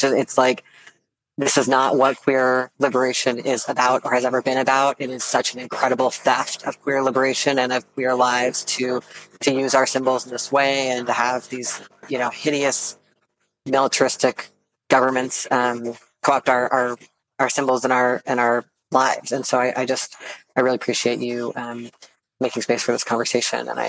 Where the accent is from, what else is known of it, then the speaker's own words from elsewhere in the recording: United States; with my tax dollars in my name as an American, also as a Jewish person.